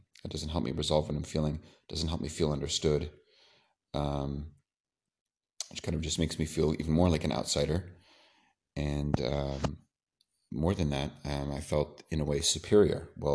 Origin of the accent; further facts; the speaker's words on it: San Francisco, California, United States; I'm from San Francisco, California. And I grew up in a non-observant, a fairly non-religious family, a pretty secular family.